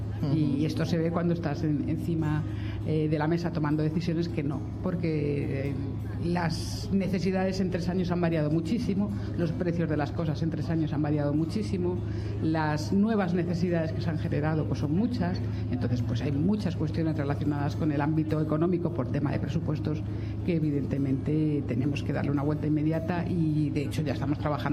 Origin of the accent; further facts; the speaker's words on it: Corcón, Spain; also born or lived in Germany; Mis padres emigraron a Alemania a trabajar en la fábrica de la ópera al lado de Frankfurt y mi hermano el mayor y yo nacimos allí. Yo vine a vivir al Corcón con meses.